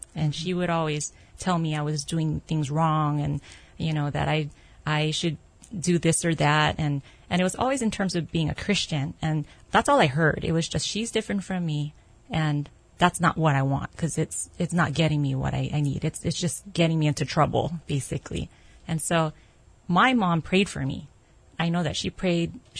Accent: Kapahulu, Hawaii, United States; also born or lived in Aiea; Since the fourth grade, that's where we moved to. But before then, I grew up in Kapahulu.

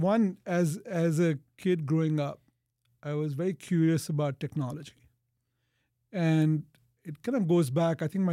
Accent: India; growing up in India, you know, even in the 70s or 80s, your choices of entertainment were pretty limited.

